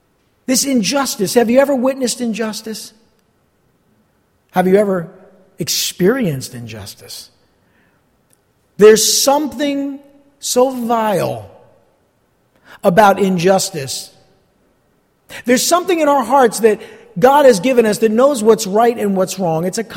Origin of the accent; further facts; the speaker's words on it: New Jersey, United States; accent: North Jersey; I don't think anyone would be surprised to know that I grew up right here in North Jersey. I can disguise my accent, but it's very hard.